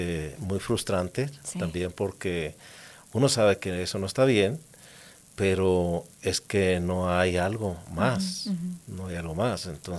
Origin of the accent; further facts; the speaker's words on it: Chihuahua, Mexico; now in United States; Yo soy originario del estado de Chihuahua, México.